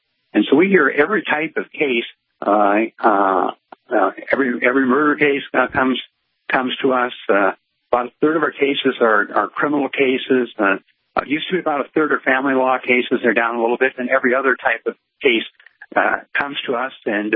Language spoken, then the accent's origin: English; Fargo, North Dakota, United States; I was growing up in Fargo. It seems like all the major political figures came to Fargo